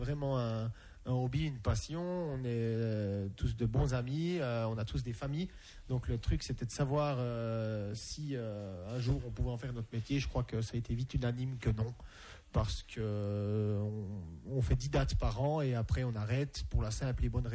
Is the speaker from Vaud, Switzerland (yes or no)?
no; La Chaux-de-Fonds, Neuchâtel, Switzerland; on vient de Suisse, de la Chaux-de-Fonds, métropole horlogère